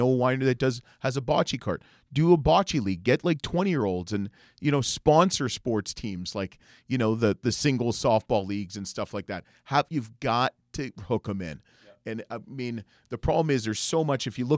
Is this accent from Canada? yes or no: yes; Canada; I'm Canadian.